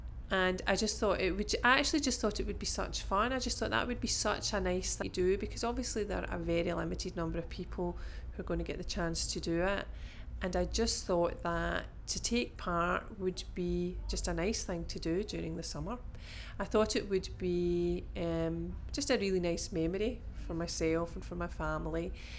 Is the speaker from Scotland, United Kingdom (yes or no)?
yes; Glasgow, Scotland, United Kingdom; I'm 42 and I'm from Glasgow.